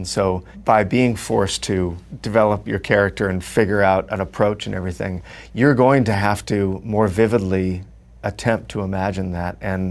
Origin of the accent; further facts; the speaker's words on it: Fullerton, California, United States; I was born close to here. I was born in Fullerton